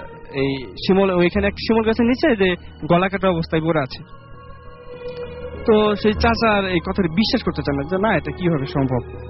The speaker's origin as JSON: {"language": "Bangla", "town": "Jamalpur", "region": "Mymensingh Division", "country": "Bangladesh", "said": "আমার ঘটনাটা হচ্ছে এই জামালপুর, আমার নিজের জেলা কেন্দ্রিক।"}